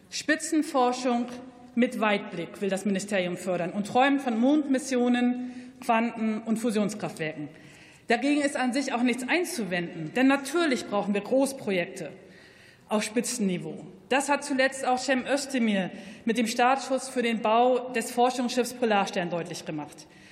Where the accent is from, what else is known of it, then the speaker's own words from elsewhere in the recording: Brandenburg, Germany; sehe sie überall in meiner Heimat Brandenburg